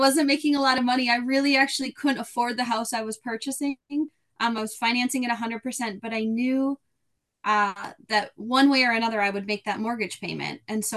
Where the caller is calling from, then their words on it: Twin Cities, Minnesota, United States; I am coming from Twin Cities, Minnesota.